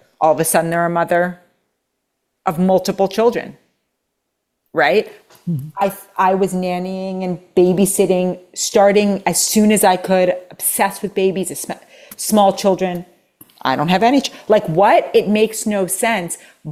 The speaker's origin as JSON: {"language": "English", "town": "New York City", "region": "New York", "country": "United States", "tie": "born or raised there", "said": "Well, I grew up in New York City."}